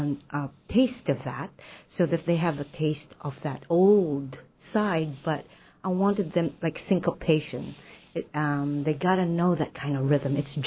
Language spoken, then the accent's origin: English; Philippines; So I'm a Filipina, and I love my identity and my nationality.